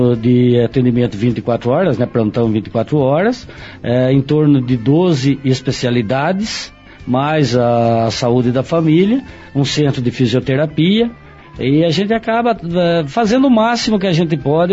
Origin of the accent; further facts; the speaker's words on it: Ipeúna, São Paulo, Brazil; Eu sou nascido e criado em Ipeúna.